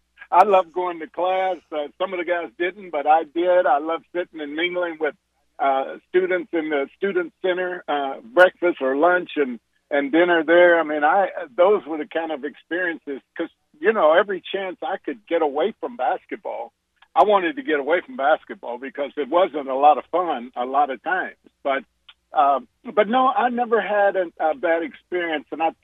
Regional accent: Lexington, Kentucky, United States; I mean, I grew up in Lexington. James Lee's dad was the pastor of the church I went to.

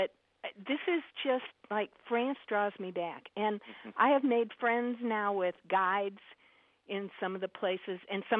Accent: Chicago, Illinois, United States; Hey, I grew up in Chicago area.

